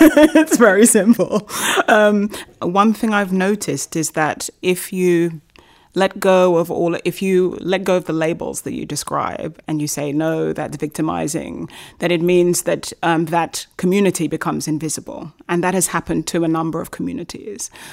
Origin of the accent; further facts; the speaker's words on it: Brazil; but I'm from Brazil and I kind of feel that they're getting it a bit right